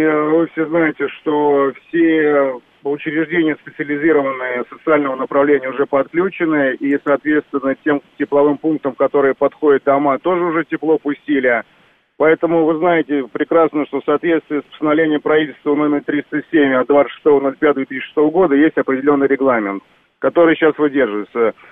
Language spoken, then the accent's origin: Russian; Moscow, Russia; сам как москвич и житель в том доме, в котором я живу